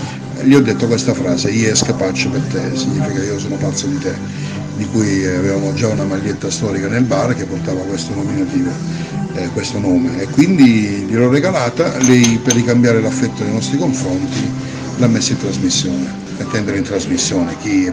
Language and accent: Italian; Taranto, Apulia, Italy; perché sono un tarantino che difende i propri diritti